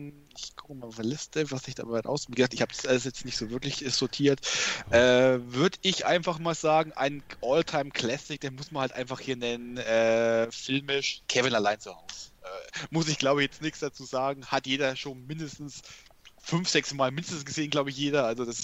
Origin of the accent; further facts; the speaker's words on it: Kulmbach, Bavaria, Germany; also ich komme ja aus Kulmbach, Stadt Kulmbach, bekannt.